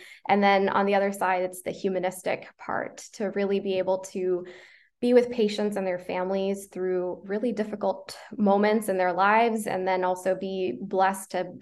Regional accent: Iowa, United States; Yes, I grew up in Iowa. I went to the University of Iowa for undergrad and medical school

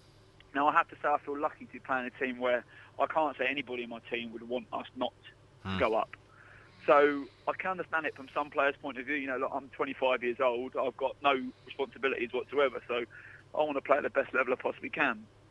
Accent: Cambridge, East of England, United Kingdom; I come from Cambridge

